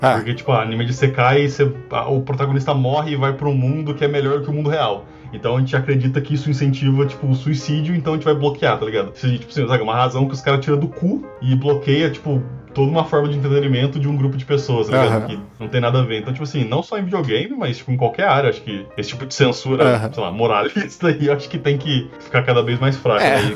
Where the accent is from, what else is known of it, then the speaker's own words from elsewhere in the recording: Brazil; vamos então celebrar as pequenas vitórias que a gente tem como brasileiro nessa vida, né?